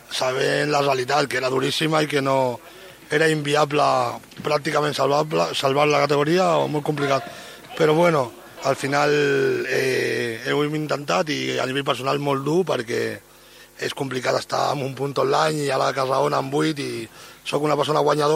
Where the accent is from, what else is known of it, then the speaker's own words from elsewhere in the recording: Barcelona, Catalonia, Spain; jo sóc de Barcelona, no, m'encanta Sabadell, però no tinc una relació estreta amb ningú d'aquí